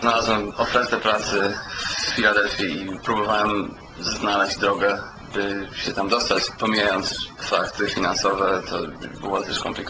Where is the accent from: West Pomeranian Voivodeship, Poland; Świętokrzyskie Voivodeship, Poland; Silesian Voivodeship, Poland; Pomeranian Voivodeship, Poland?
Silesian Voivodeship, Poland; Bytom; born there; urodziłem się w Bytomiu w 1980 roku.